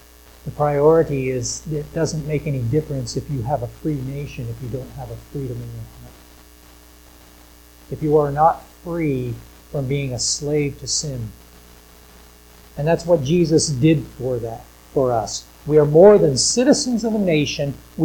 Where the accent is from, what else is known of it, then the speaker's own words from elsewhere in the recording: United States; I'm an American, and I appreciate America, and I know the freedoms that I have